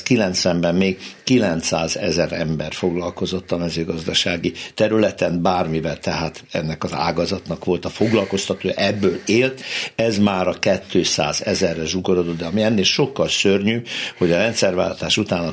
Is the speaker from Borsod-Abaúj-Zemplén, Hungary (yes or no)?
no; Hódmezővásárhely, Csongrád-Csanád, Hungary; egyébként egy Hódmezővásárhelyről származom, hogy ez a mezővárási vidék, ez egyébként gazdag volt